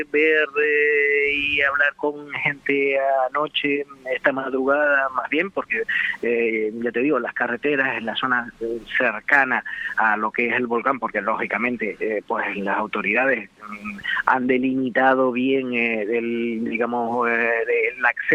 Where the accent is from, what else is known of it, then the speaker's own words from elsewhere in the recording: La Breña, Canary Islands, Spain; de la zona de La Breña, que es de donde yo soy natural y donde, bueno, teníamos la residencia de mis padres